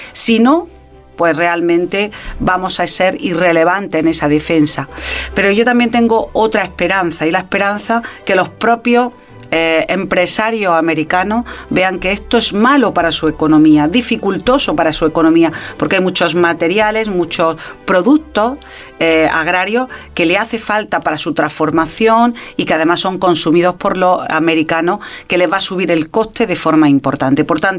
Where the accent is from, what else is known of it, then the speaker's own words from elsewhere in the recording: Andalusia, Spain; yo soy andaluza y yo he visto como consejera andaluza